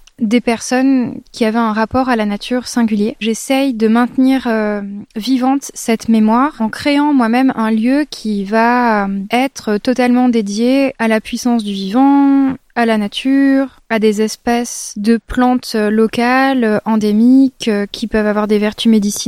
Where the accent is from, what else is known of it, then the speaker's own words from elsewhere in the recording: Forcalquier, Provence-Alpes-Côte d'Azur, France; ils les ont trouvées finalement ici, à Fort-Calquier, là où j'ai grandi.